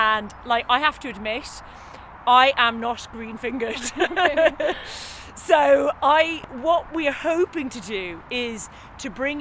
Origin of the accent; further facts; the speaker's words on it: London, United Kingdom; now in Limerick, Ireland; as you can tell by my accent, I grew up in London City. I never had access to these types of things.